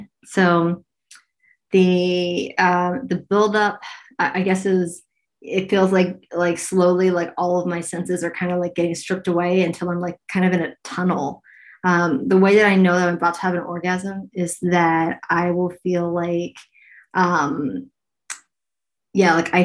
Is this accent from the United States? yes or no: yes; United States; moved away; I am heterosexual and I'm American, you know, but spent most of my life abroad.